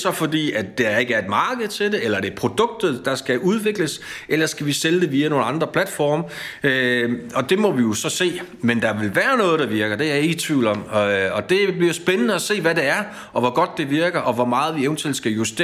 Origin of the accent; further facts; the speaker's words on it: Vejle, Region of Southern Denmark, Denmark; also born or lived in Kolding; Altså, jeg er født i Kolding. Jeg er opvokset i Vejle. Jeg har arbejdet rigtig mange år i Billund